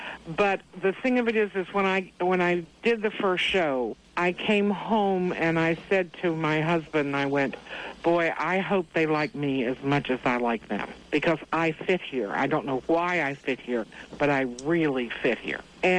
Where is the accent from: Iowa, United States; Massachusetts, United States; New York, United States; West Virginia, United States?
West Virginia, United States; You know, I'm from West Virginia.